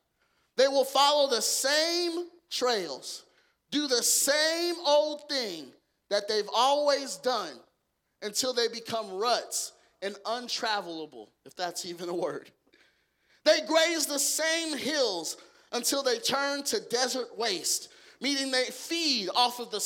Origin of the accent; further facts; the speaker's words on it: Garland, Texas, United States; I'm from Garland, Texas, a little suburb outside of Dallas, Texas.